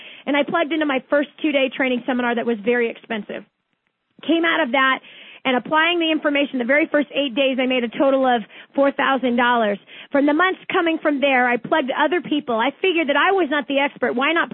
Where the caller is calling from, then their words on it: California, United States; I'm calling you from Northern California.